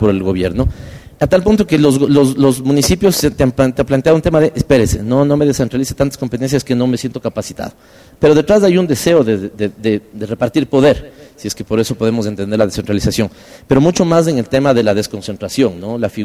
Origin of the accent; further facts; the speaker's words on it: Ecuador; Los que somos de aquí del Ecuador recordaremos